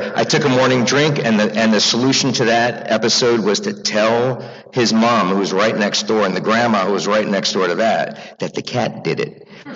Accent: United States; now in Los Angeles, United States; I come from this big, wild Jewish family from the East Coast. I grew up outside of Washington, D.C. I'm new to L.A., and I'm loving being here and getting to know you.

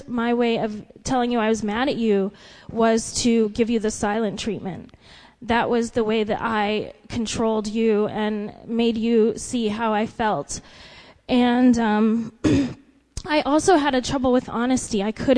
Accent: Aurora, Colorado, United States; I am originally from Aurora, Colorado. It's a suburb of Denver. And where I grew up, there weren't a lot of black families.

